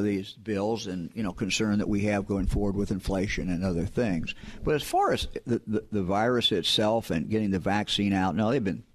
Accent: Ohio, United States; I come from Ohio, obviously grew up in Ohio, started, as you indicated, at the county level.

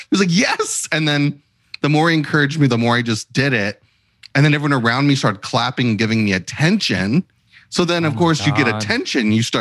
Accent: Kentucky, United States; I grew up in Christian County, Kentucky.

